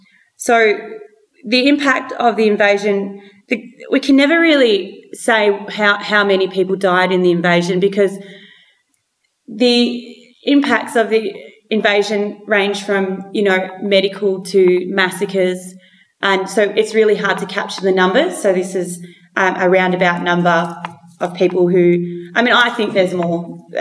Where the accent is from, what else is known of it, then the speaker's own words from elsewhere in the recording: Victoria, Australia; So I'm from the Gunditjmara Nations. These are my totems, the Burin and Jikang Blue Wren. Also the Gunditjmara Nation, of the Western District, Victoria.